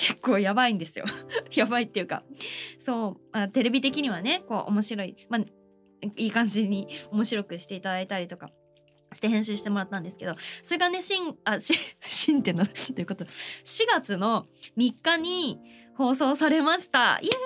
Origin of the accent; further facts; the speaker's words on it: Saitama, Japan; こちらは私の地元さいたま市南浦和、京浜東北線とか武蔵野線で、行ける場所で JR ね